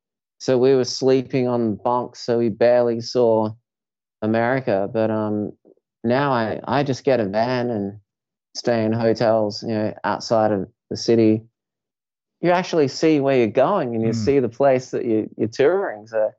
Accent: Australia; as you said, being Australian, it's maybe that kind of is culturally, they think that you're not humble or they think you're not down to earth

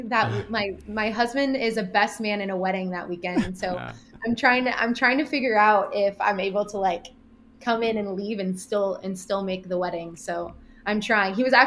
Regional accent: Ventura County, California, United States; I grew up in Ventura County, which is a little north of LA.

